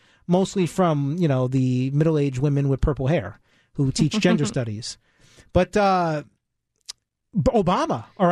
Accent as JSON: {"language": "English", "region": "New York", "country": "United States", "moved": "yes", "said": "And I'm a New Yorker."}